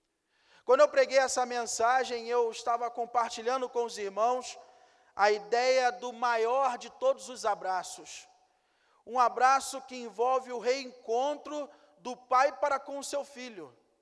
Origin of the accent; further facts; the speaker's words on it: Rio de Janeiro, Brazil; assim como muitos cariocas, e eu venho do Rio de Janeiro